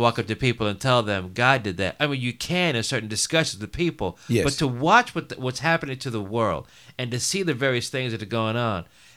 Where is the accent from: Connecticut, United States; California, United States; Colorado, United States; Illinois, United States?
Illinois, United States; Chicago; Now, I was born in 62, and growing up in Chicago, I don't recall seeing all these sort of storms and catastrophes